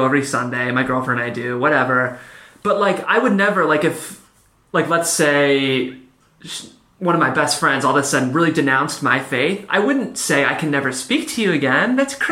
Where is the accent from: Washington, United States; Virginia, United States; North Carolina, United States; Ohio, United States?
Ohio, United States; Cleveland; now in Los Angeles, United States; I came here from Cleveland, Ohio, and, like, I love L.A., but there's nothing like Scientology in Cleveland.